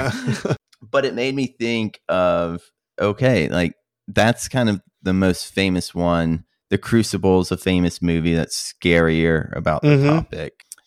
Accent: Columbus, Mississippi, United States; So I grew up in Mississippi in a town called Columbus.

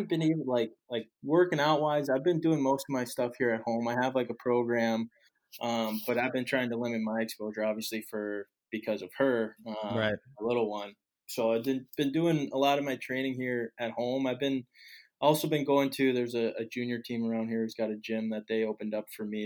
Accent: New Jersey, United States; I grew up in New Jersey. Growing up in New Jersey, I was never a top name or anything like that.

